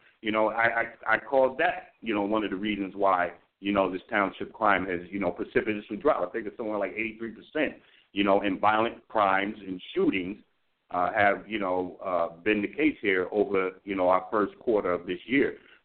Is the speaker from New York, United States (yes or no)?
no; Irvington, New Jersey, United States; When I grew up in Irvington, we had our own garbage company.